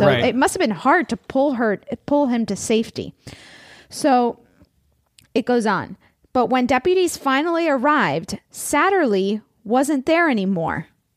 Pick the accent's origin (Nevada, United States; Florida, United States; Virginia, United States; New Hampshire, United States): Florida, United States; now in California, United States; I mean, we don't have alligators here in California. I come from Florida. Maybe my fear of alligators is a little bit more than other people.